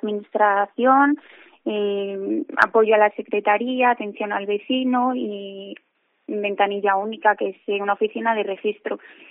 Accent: Salamanca, Castile and León, Spain; Yo soy de Salamanca, de la capital de la ciudad, entonces para mí sí que es muy importante quedarme en la provincia

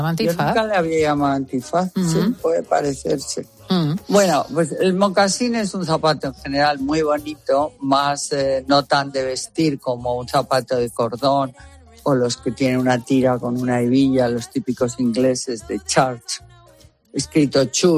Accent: San Sebastián, Basque Country, Spain; tocan muchísimas canciones de cuando yo vivía en San Sebastián. Sabéis que yo soy de San Sebastián.

